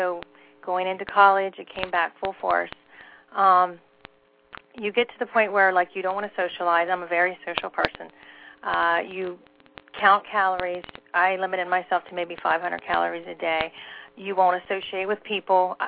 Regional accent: Maryland, United States; It was like an hour and a half away, because we grew up in Maryland, and my mom fought them the whole way there.

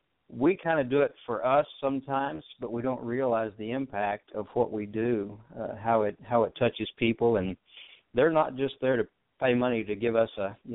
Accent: Chanute, Kansas, United States; I was raised in Chanute, Kansas, down here in the southeast corner of the state.

